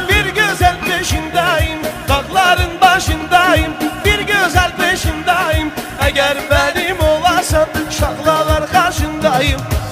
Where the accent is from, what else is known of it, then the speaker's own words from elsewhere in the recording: Diyarbakır, Diyarbakır Province, Turkey; Ben Diyarbakırlıyım.